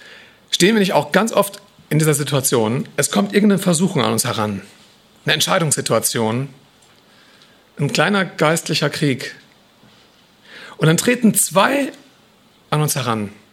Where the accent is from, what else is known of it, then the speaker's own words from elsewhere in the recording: Rhineland-Palatinate, Germany; Ich stamme aus dem Hunsrück